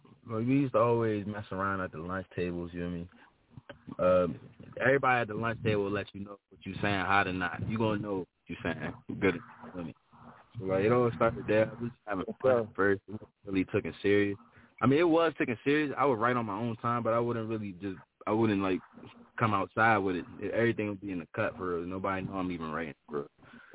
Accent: Norton, New Jersey, United States; born there; I'm from Norton. I was born in Norton, New Jersey, but I'm global, so yeah, you know me.

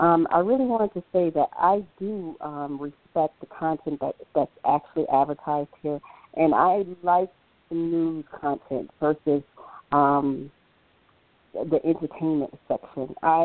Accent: Dallas, Texas, United States; I'm from Dallas.

